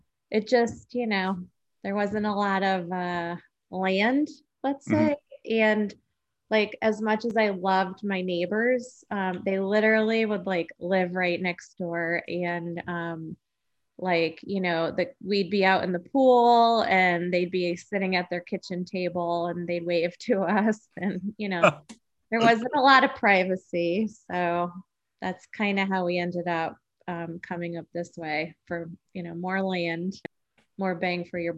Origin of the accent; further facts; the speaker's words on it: Monroe, Connecticut, United States; I did. I grew up in Monroe, Connecticut.